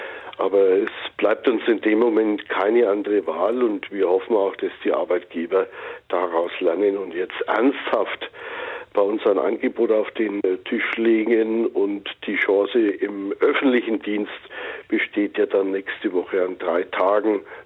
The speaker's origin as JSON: {"language": "German", "town": "Nuremberg", "region": "Bavaria", "country": "Germany", "said": "Ich komme aus Nürnberg"}